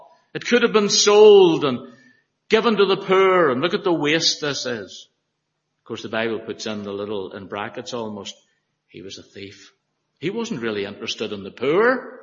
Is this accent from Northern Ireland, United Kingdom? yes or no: yes; Belfast, Northern Ireland, United Kingdom; we grew up in Belfast, you'd see a child sometimes and they get the sulks and the moans